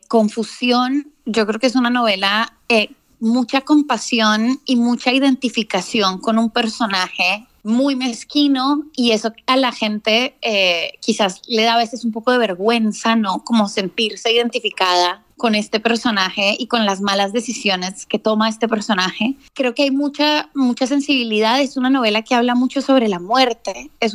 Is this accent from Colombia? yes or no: yes; Colombia; Y eso para mí como escritora fue como escritora y como colombiana fue muy emocionante y fue muy especial.